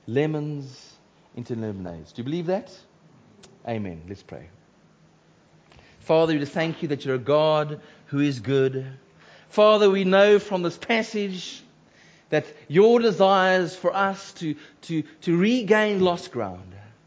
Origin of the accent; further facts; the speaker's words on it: Cape Town, Western Cape, South Africa; And when I was growing up in Cape Town, it was glorious to see this man.